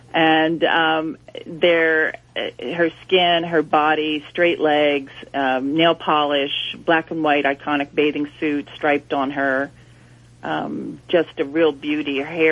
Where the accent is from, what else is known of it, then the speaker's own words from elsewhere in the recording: San Diego, California, United States; I'm from San Diego.